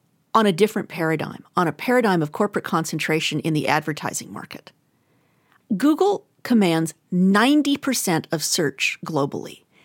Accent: Alberta, Canada; I'm from Alberta, where, you know, the Alberta government at a certain point decided that anybody who talked about the environmental ramifications of the oil and gas industry, that was disinformation.

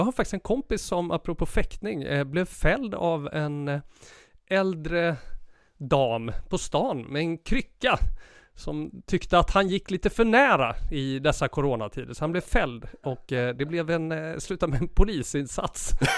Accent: Sweden; jag måste säga det, som svensk är det ju tidernas ögonblick, idrottsögonblick, när Ravelli tar straffen.

